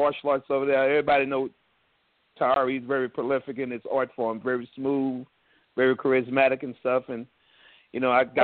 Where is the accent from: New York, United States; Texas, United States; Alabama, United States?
Texas, United States; also born or lived in Chicago, United States; My parents are native Texans. I was born in Chicago, then I migrated and came back to Texas probably when I was around about maybe 8-9 years old.